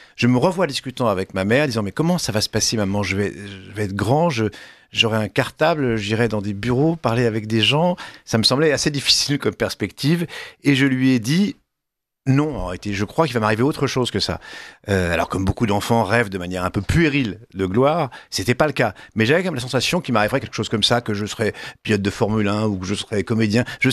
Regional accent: Lyon, Auvergne-Rhône-Alpes, France; revenant de ce séjour, donc je rentrant chez moi à Lyon, discutant avec mes parents

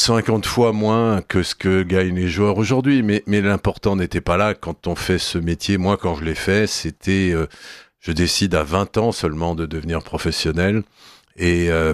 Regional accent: France; quand on est français, jouer sur un grand chelem en France, c'est quand même quelque chose qui est rare.

